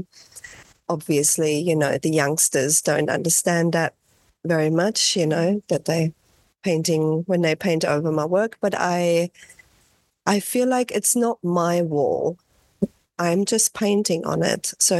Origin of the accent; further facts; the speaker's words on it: Katoomba, New South Wales, Australia; I painted a wall in my hometown, Katoomba, in a laneway.